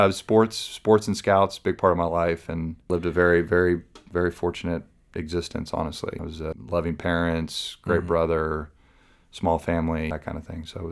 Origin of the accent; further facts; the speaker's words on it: Shalimar, Florida, United States; Yeah, I grew up in Shalimar, which is about 15 minutes from the ocean, and we grew up 3 miles from the back entrance of Eglin Air Force Base.